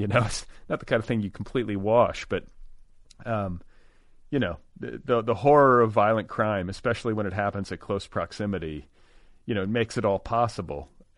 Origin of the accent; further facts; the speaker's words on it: Wisconsin, United States; Yeah, there was a girl the town that I was raised in Wisconsin, it was right after we left.